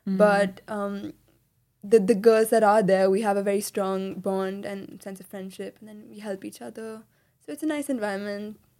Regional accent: Mumbai, Maharashtra, India; I'm from Mumbai and I come from almost like a family of engineers. My mom is an engineer, my dad is an engineer.

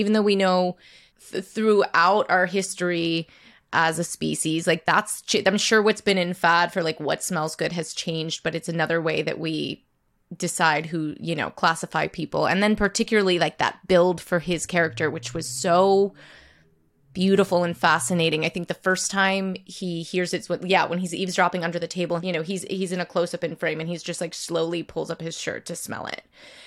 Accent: New York City, New York, United States; But just as a New Yorker, I'm thinking like, you know, just how when you're like part of the thing I love being in big cities

